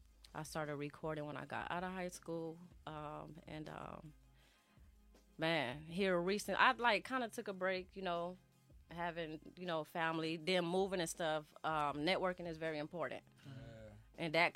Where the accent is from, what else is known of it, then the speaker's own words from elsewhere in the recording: California, United States; now in Mississippi, United States; So, I am originally from California, West Coast. Yep, whoop, whoop. That's where … come from, behind my name. But definitely, I represent, you know, Mississippi, too. I've been down there about 12 years.